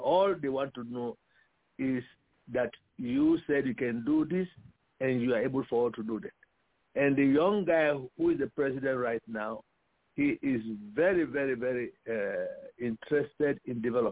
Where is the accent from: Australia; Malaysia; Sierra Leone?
Sierra Leone; I'm originally from Sierra Leone.